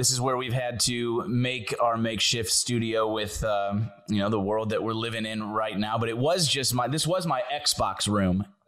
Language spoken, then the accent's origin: English; St. Louis, Missouri, United States; born there; I was born in St. Louis, Missouri.